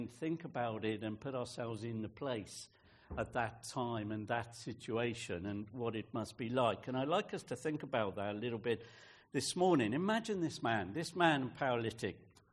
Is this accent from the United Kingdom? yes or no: yes; West Moors, South West England, United Kingdom; I was brought up in Westmoors and three-legged cross, so on.